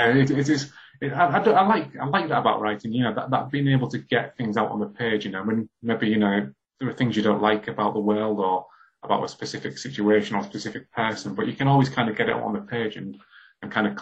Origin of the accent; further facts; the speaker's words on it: Hull, Yorkshire and the Humber, United Kingdom; when I was growing up in Hull in the 80s, it wasn't particularly the type of city where you were encouraged to do artistic things.